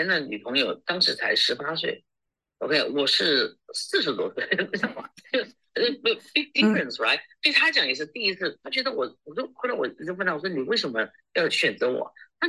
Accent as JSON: {"language": "Chinese", "country": "Australia", "tie": "born or raised there", "said": "我是一个华人，生长在一个西方的这个国家，生长在澳洲。"}